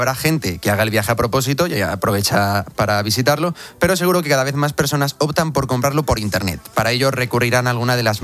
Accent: Albacete, Castilla-La Mancha, Spain; Yo soy de Albacete.

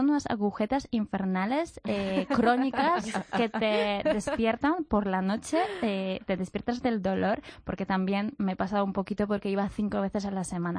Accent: Poland; Spanish is a second language; now in Spain; Yo siendo polaca nunca he pasado tanto frío, sinceramente.

